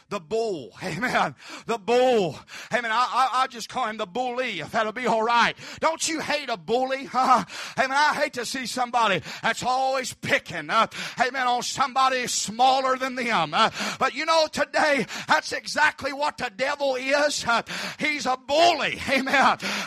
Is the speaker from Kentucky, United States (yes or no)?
yes; Kentucky, United States; He's from my home state of Kentucky.